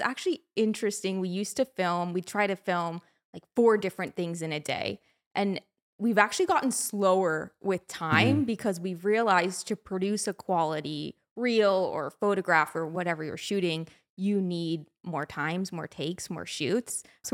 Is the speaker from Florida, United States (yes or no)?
no; Carmel by the Sea, California, United States; We grew up in Carmel by the Sea, California, and that's where we do a lot of our filming and our footage